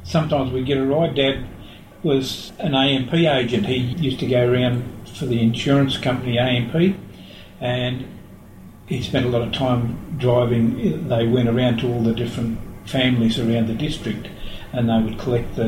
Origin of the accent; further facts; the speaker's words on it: Long Gully, Victoria, Australia; also born or lived in Healesville; I was born in Healesville in 1942. I grew up in Long Gully. My parents had a little farm on the corner of Long Gully Road and the old Healesville Road.